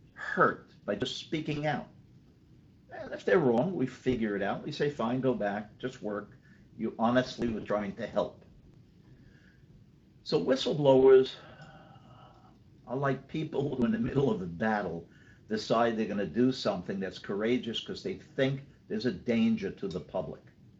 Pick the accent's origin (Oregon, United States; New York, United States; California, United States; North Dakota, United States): New York, United States; New York City; I grew up on the streets in New York. I was born in New York City. I lived in all five boroughs. I lived through an era. I was born in the early 40s.